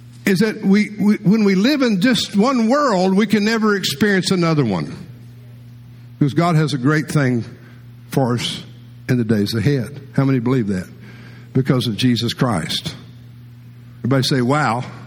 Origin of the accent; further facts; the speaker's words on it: Texas, United States; but I grew up in West Texas. I mean, I've been around places when they burned dead animals.